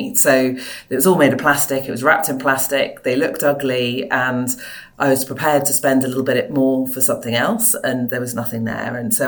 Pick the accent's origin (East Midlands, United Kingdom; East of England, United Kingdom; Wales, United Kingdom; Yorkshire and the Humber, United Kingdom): Wales, United Kingdom; I went to a state school. I grew up in South Wales